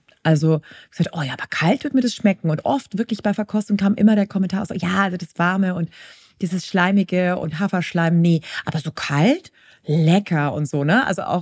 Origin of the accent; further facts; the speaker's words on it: Bavaria, Germany; bin ja Fränkin